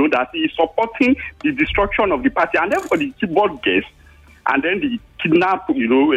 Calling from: Ekwe, Imo, Nigeria; I'm calling from Ekwe.

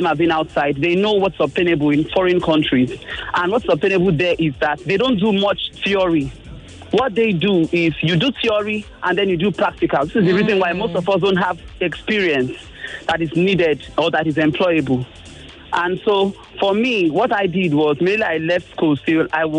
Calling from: Ekpe, Nigeria; I'm calling from Ekpe.

